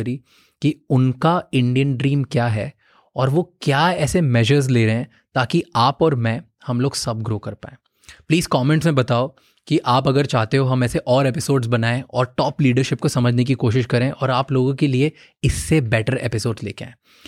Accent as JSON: {"language": "Hindi", "town": "Mumbai", "region": "Maharashtra", "country": "India", "said": "मैं बॉम्बे से हूँ, तो बॉम्बे में बहुत गड्ढे हैं"}